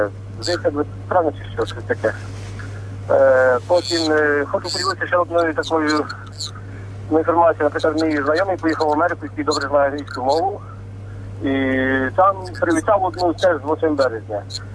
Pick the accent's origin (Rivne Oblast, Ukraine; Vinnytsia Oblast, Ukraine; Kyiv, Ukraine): Vinnytsia Oblast, Ukraine; я з Вінницької області, маємо 5 дітей